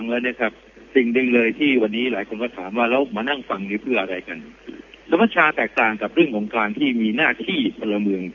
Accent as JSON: {"language": "Thai", "town": "Hat Yai", "region": "Songkhla", "country": "Thailand", "said": "ผมเป็นคนหาดใหญ่ครับผมเป็นคนหาดใหญ่ครับเรียนหาดใหญ่ตั้งแต่ม.1ครับ"}